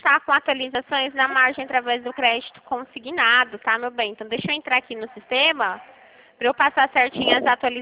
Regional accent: Dracena, São Paulo, Brazil; born there; A gente nasceu aqui em Dracena

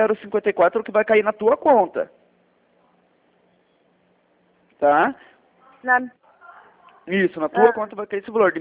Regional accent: Curitiba, Paraná, Brazil; Eu sou daqui de Curitiba.

